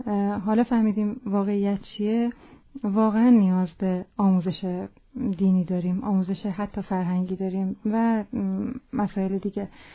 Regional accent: Hamadan, Iran; خب من تو شهر خودمون همدان که هستم

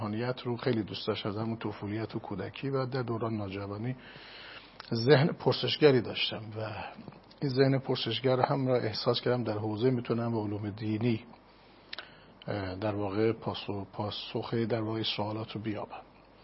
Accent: Rafsanjan, Kerman, Iran; بعد از فارغ التحصیل از سطح 4 به شهر خودمون رفسنجان مهاجرت کردیم. بله، بازگشتیم به شهر خودمون

